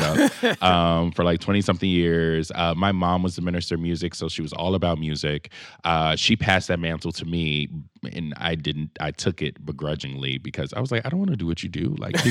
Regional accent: Chicago, Illinois, United States; I almost feel a responsibility to represent when I say that I'm from Chicago, especially the South Side of Chicago.

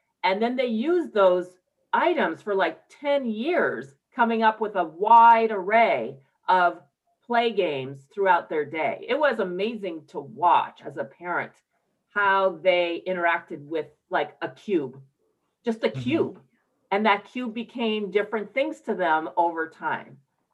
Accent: Montreal, Quebec, Canada; So I grew up in Montreal, Quebec, and I had the opportunity to be in French immersion as an English speaking person. I was 12 at the time.

